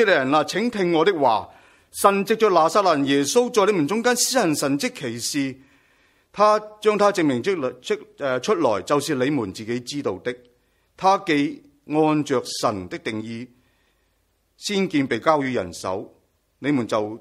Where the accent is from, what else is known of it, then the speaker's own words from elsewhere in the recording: Nanhai, Guangdong, China; 咁样即系等于话今天我系广东人，我系广东南海人